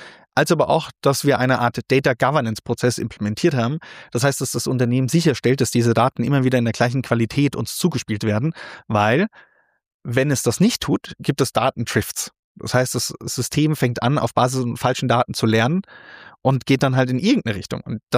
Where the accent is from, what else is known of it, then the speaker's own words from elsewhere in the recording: Vienna, Austria; Wir kommen ja aus Wien.